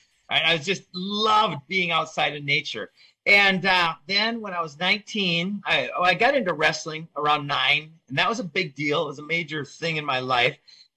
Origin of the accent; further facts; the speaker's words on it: Minnesota, United States; So I grew up in Minnesota.